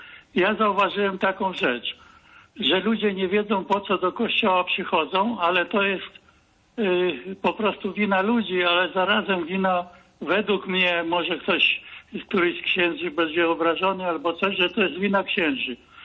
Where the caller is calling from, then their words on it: Szczecin, West Pomeranian Voivodeship, Poland; ja z Szczecina dzwonię